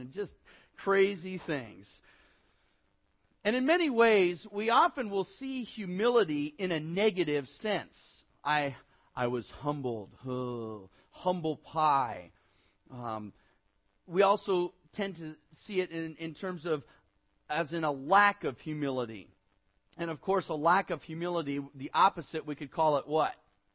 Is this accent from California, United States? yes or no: yes; Hayward, California, United States; And it's in kind of a big theater in the Bay Area. And my hometown paper, the Hayward Daily Review, gave me a review.